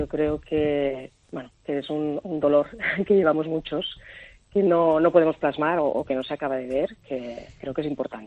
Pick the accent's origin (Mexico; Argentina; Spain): Spain; Catalonia; como catalana y viviendo en Cataluña